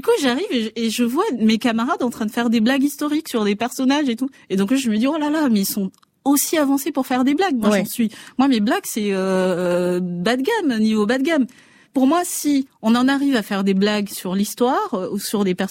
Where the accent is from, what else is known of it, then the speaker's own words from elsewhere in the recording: Mayotte, France; Et là, je lui dis, je viens de Mayotte